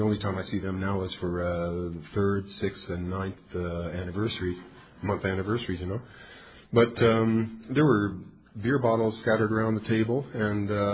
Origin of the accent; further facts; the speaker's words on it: Toronto, Ontario, Canada; also born or lived in Montreal, Canada; coming to Toronto, where I was born, because I had taken a geographic cure and moved to Montreal, and I came here from Montreal with friends.